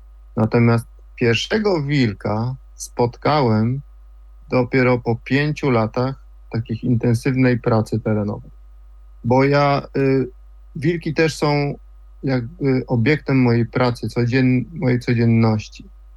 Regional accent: Silesian Voivodeship, Poland; urodziłem się w małej miejscowości w Beskidzie Żywieckim i do lasu, to znaczy praktycznie mieszkałem w lesie

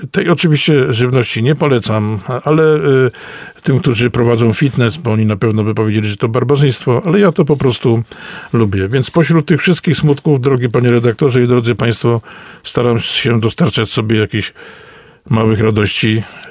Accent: Myślenice, Lesser Poland, Poland; To jest moje rodzinne miasto, Myślenice

